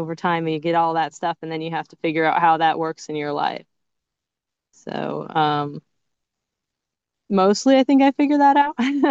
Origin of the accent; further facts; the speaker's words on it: California, United States; Yeah, so I'm from Southern California. I grew up sort of adjacent to Chabad, with going to Chabad Hebrew school, after school, and shul, and slowly my family became more religious over time, more observant.